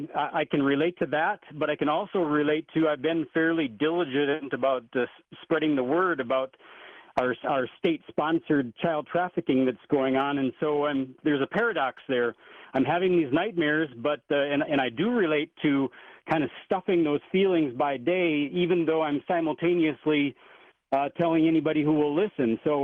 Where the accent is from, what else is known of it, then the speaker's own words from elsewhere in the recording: Minnesota, United States; you sound like you're from north and east of Minnesota, which is where I'm from.